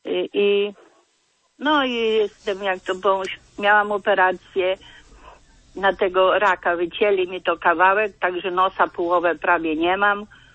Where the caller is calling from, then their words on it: Łęczna, Lublin Voivodeship, Poland; Ja jestem z Lubelskiego. Z Łęcznej